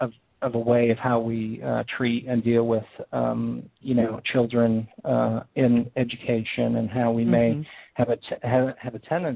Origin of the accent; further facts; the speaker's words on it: United States; me being an American and born and raised here and lived my whole life here